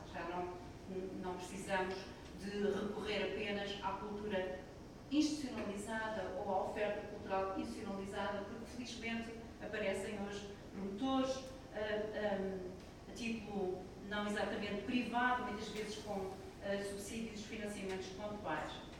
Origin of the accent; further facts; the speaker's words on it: Penedono, Viseu, Portugal; also born or lived in Coimbra; Eu sou de Penedono